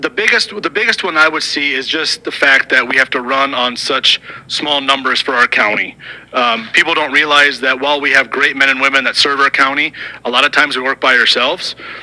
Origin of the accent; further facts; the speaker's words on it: Blairsburg, Iowa, United States; I am a lifelong Hamilton County resident. I grew up in Blairsburg, still live there to this day.